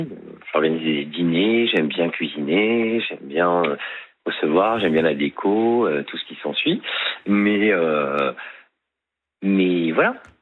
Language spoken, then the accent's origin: French; Paris, Île-de-France, France; now in Marseille, France; je suis parisien, mais je suis installé à Marseille.